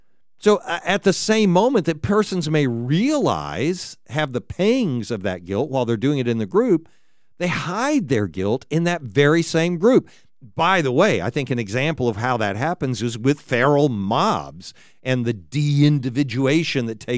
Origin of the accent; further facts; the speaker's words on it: United States; I am a Christian, and I am an American